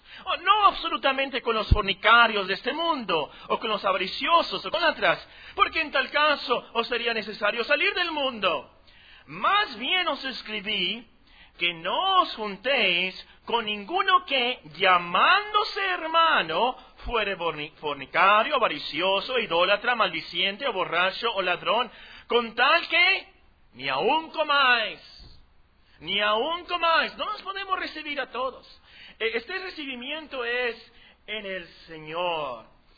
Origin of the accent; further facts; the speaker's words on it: Hermosillo, Sonora, Mexico; yo soy cristiano, vengo de Hermosillo